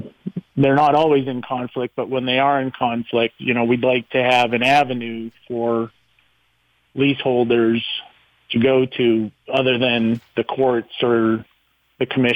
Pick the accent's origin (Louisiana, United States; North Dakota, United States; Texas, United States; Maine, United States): Maine, United States; Orono; growing up in Orno on the Penobscot River.